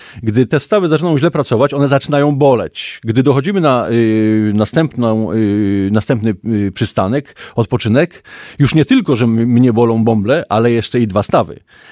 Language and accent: Polish; Biłgoraj, Lublin Voivodeship, Poland; bo pochodzę z Biłgoraja, taka miejscowość w Zamojskim, teraz w Lubelskim już